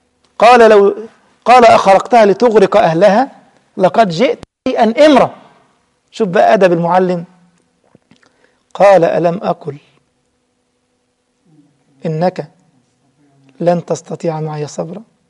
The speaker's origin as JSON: {"language": "Arabic", "country": "Egypt", "said": "ده الجماعة البسطاء عندنا في مصر يقول لك الكريم لا يضام."}